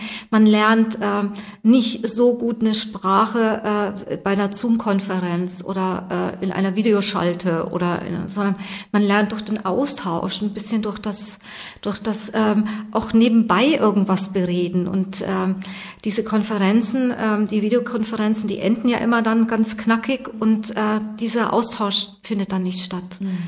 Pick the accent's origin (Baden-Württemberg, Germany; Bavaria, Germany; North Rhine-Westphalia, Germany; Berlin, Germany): Bavaria, Germany; moved away as an adult; now in Lower Saxony, Germany; Ich habe ja auch in gewisser Weise einen Zuwanderungshintergrund. Ich komme aus Bayern und bin dann erst in einem fortgeschrittenen Alter hier nach Niedersachsen gekommen, aus persönlichen Gründen. Und habe hier quasi nach Niedersachsen eingeheiratet